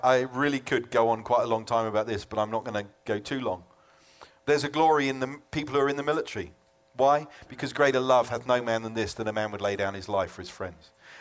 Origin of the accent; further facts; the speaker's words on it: United Kingdom; now in California, United States; I'm a Brit. I know some people think I sound like New Zealand or Australian or something, but I just got a bit skewed accent living in California.